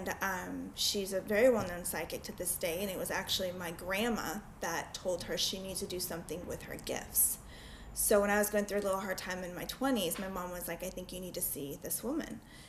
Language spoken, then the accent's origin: English; Tucson, Arizona, United States; moved away as an adult; I grew up in Tucson, Arizona.